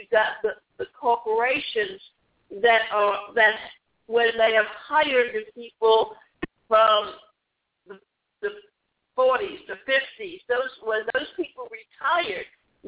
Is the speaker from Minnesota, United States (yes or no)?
no; Georgia, United States; And why Coca-Cola? Because we come from Georgia, and Coca-Cola was a Georgia company.